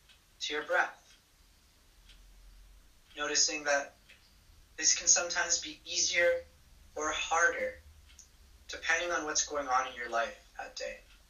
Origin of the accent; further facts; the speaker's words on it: Canada; I always forget that as a Canadian.